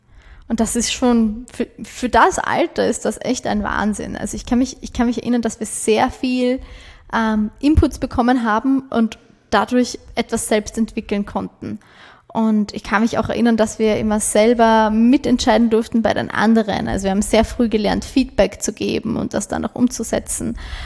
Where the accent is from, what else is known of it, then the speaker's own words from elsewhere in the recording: Baden, Lower Austria, Austria; weil ich bin aus Baden, ich wohne in Baden, ich bin sehr gerne in Baden.